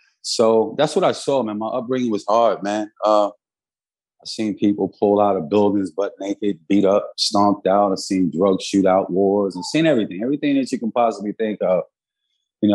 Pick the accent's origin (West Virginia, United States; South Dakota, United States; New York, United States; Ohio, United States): New York, United States; New York City; And so I grew up in Bedford-Stuyvesant, you know, which was like all boroughs and York City was just saturated in poverty, man, as a design.